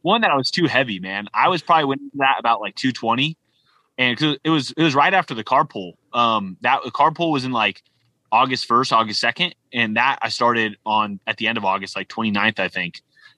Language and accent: English; United States; Chaz is from England and I was from America, and we all met on Instagram.